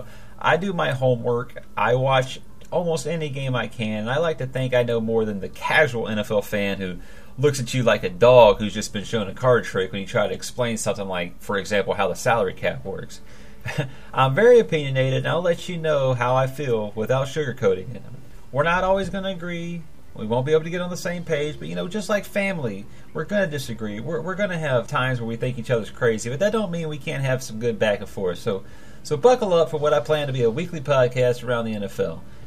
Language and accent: English; Atlanta, Georgia, United States; now in Texas, United States; I'm from Atlanta, Georgia, originally, but I've lived in Texas for so long now that I'm pretty much just a Texan by this point.